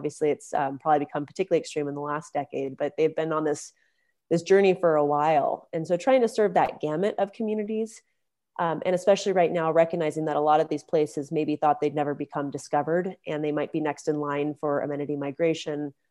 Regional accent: Idaho, United States; It was born originally out of work that I was doing up in North Idaho around my hometown

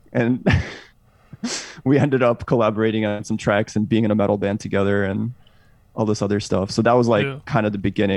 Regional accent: Moscow, Russia; English is a second language; I grew up in Russia, in Moscow, Russia.

